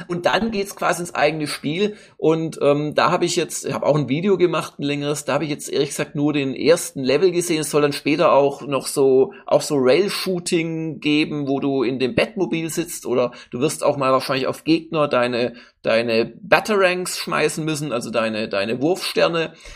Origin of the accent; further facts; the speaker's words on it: Baden-Württemberg, Germany; ich bin Schwabe